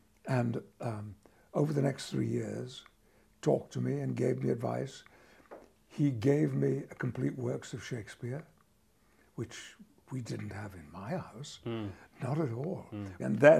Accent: Yorkshire and the Humber, United Kingdom; Where I grew up in the West Riding of Yorkshire, amateur acting was incredibly popular.

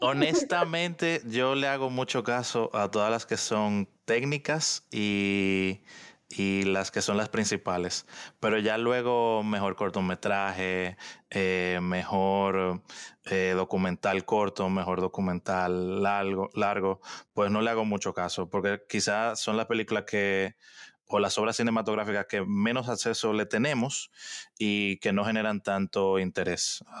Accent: San Francisco de Macorís, Duarte, Dominican Republic; yo soy de San Francisco de Macorís, soy del Cibao, y yo de chamaquito no era una persona súper atlética.

